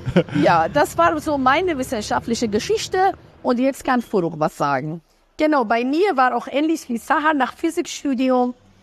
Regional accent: Iran; born or raised there; moved away; also born or lived in Berlin, Germany

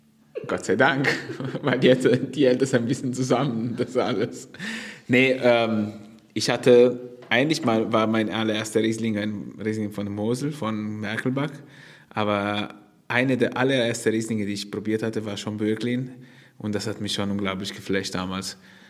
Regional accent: Piacenza, Emilia-Romagna, Italy; German is a second language; Nee, ich komme aus Piacenza, das ist in Emilia-Romagna.

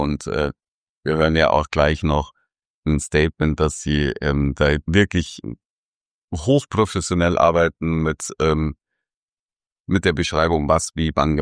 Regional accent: Bavaria, Germany; weil das passt ja schon, wie wir bei uns in Bayern sagen.

